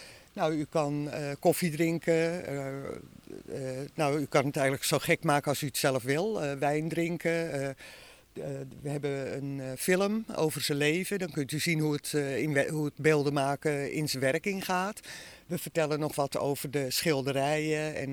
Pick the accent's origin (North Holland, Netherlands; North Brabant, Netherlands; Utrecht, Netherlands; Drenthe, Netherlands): North Holland, Netherlands; Grootschermer; born there; Ik ben hier ook geboren op Grootschermen.